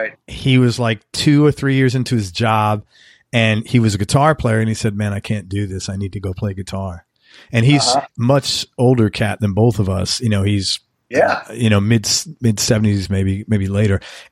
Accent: Bronx, New York, United States; Yeah, I'm from the Bronx.

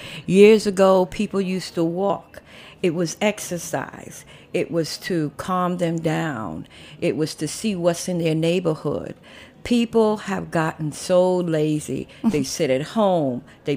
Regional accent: Harlem, New York, United States; I was born in Harlem Hospital 57 years ago. And my parents came from South Carolina.

